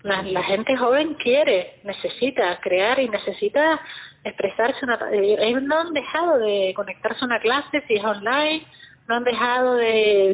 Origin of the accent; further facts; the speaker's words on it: Canary Islands, Spain; como casi todos los músicos que somos canarios, ¿no? Que hemos salido de la música popular